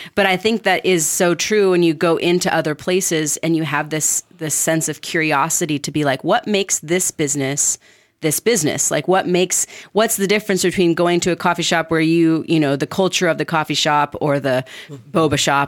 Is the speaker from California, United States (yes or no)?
yes; California, United States; I come from Orange County where we had really good boba places down there